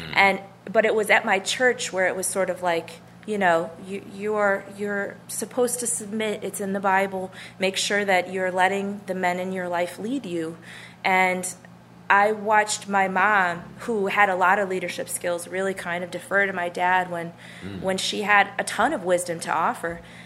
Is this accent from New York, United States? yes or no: yes; Buffalo, New York, United States; Yes, I grew up in Buffalo, New York, actually, and my dad was a Baptist pastor